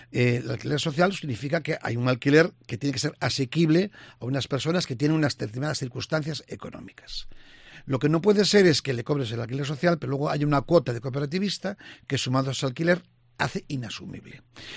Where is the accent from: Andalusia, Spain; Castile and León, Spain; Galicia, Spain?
Galicia, Spain; A Coruña; los coruñeses somos los propietarios del Estado de Riazor